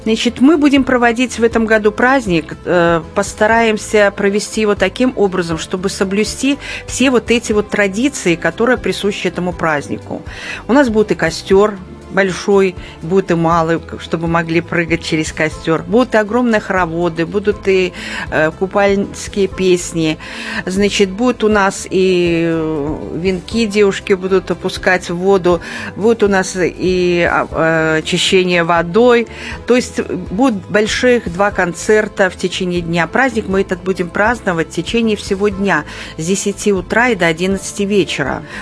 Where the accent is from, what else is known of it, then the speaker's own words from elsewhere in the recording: Belarus; now in Moscow, Russia; мы свой праздник, москвичи, белорусы, стали отмечать не так давно.